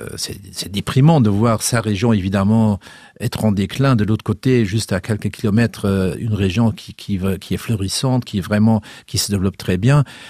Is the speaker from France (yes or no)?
no; Luxembourg; nous, on finance, en tant que luxembourgeois